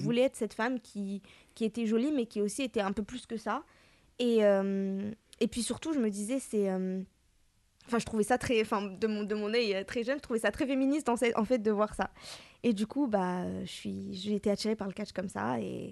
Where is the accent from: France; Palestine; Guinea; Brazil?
France; Nantes, Pays de la Loire; Et moi, je viens de Nantes. Je ne suis pas du tout de région parisienne.